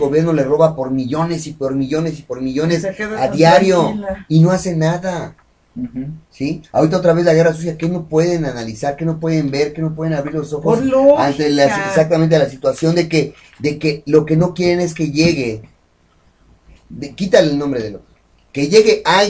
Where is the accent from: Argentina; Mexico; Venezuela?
Mexico; soy mexicano, vivo en México